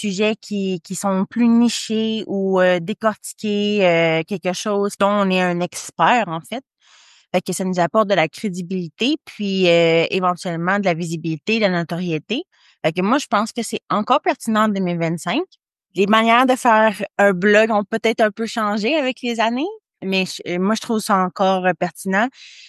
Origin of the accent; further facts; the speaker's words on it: Lévis, Quebec, Canada; Donc, je suis de Lévis.